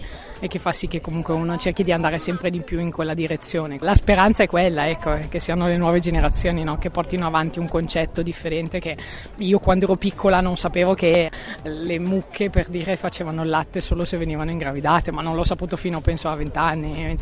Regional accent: Piacenza, Emilia-Romagna, Italy; veniamo da Piacenza, vicino a Piacenza.

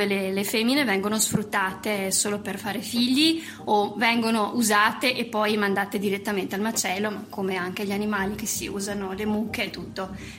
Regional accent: Torri di Quartesolo, Veneto, Italy; Io sono di Vicenza, sono esattamente di Torri di Quartesolo per la precisione.

